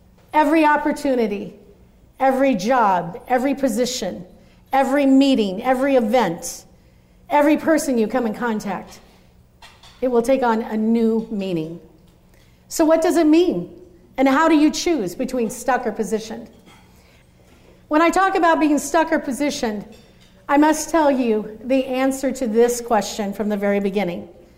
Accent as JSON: {"language": "English", "region": "Midwest", "country": "United States", "moved": "as an adult", "lives_now": "Dallas, United States", "said": "I'm originally from the Midwest, where I learned how to speak normal. Then I moved to Dallas in 2000, and that's when I learned a whole new way of talking."}